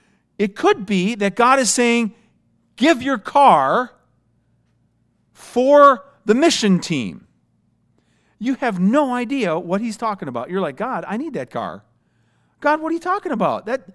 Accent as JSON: {"language": "English", "region": "Minnesota", "country": "United States", "said": "Okay, I'm from Minnesota. We don't have vines. They freeze, all right?"}